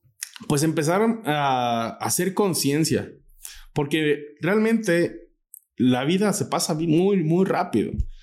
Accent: Mexico; Si nosotros como mexicanos supiéramos manejar bien una tarjeta de crédito

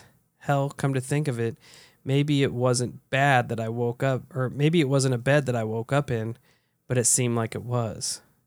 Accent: Carmi, Illinois, United States; Anyway, I grew up in Southern Illinois in a little town called Carmi.

